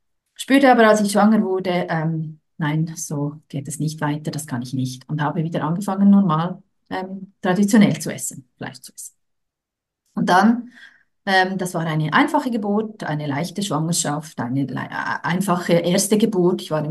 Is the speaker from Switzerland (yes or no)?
yes; Switzerland; genau, und ich bin aus der Schweiz. Ich lebe ganz nahe der französischen Sprachgrenze mit meinem Mann und unseren drei Kindern. Wir haben einen kleinen Hof.